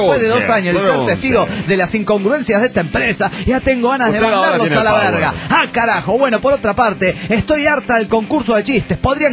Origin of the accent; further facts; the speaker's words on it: Cochabamba, Bolivia; de Cochabamba, Bolivia.